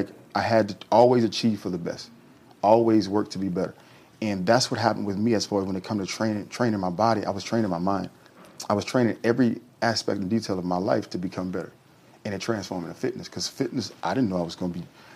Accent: New Orleans, Louisiana, United States; growing up in New Orleans when I was young and I was in the street

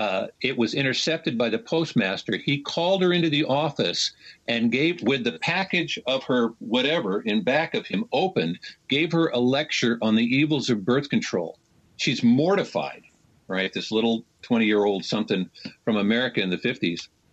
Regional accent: Malta; born there; I was raised in the Navy. So I was actually born in the island of Malta.

